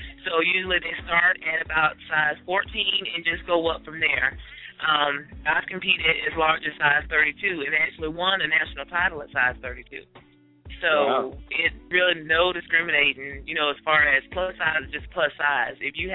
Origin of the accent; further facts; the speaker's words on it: Panama City, Florida, United States; I'm from Panama City, Florida.